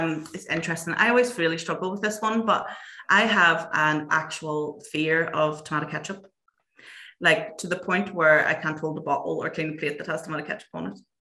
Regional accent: Lisburn, Northern Ireland, United Kingdom; now in Belfast, United Kingdom; So where am I from? So I am originally from Lisburn, the mighty city, but I now reside in Belfast.

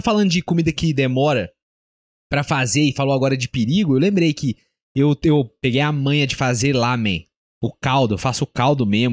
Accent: Minas Gerais, Brazil; Aí você falou minha língua, sou mineiro.

